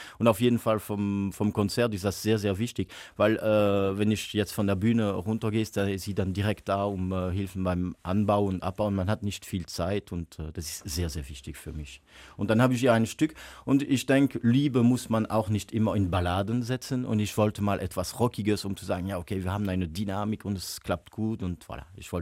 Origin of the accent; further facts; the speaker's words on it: Büllingen, Wallonia, Belgium; now in Liège, Belgium; Ich stamme ja auch aus der DG, ich bin aus Büllingen und irgendwie ist das dann auch, ja, ich wohne in Lüttich, arbeite in Brüssel